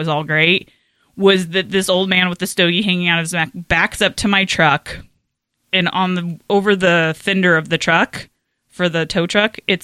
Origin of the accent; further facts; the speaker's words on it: Colorado, United States; So I'm from Colorado.